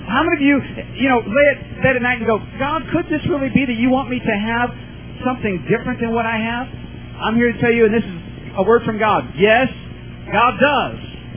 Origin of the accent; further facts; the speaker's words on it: Iowa, United States; You know, I'm from Iowa. I grew up in Iowa.